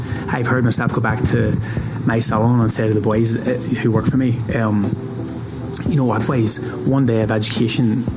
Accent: Dublin, Leinster, Ireland; because obviously it's Dublin, isn't it?

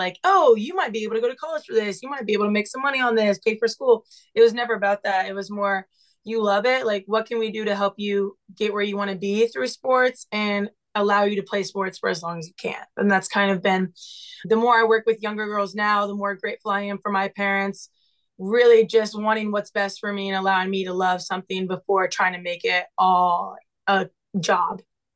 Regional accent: Westville, Ohio, United States; I'm a junior from Westville, Ohio, only about 25 minutes away. Born and raised in Ohio

